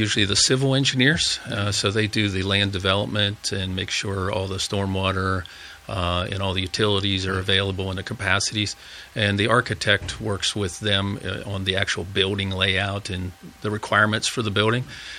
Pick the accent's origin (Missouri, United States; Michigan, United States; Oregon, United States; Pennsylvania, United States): Pennsylvania, United States; Yes, I grew up here in Bedford County.